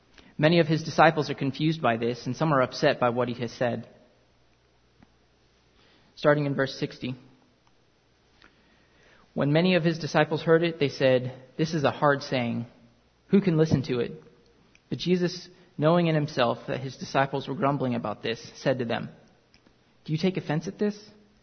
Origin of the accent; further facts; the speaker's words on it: Uganda; In fact, growing up in Uganda, my family had an African gray parrot.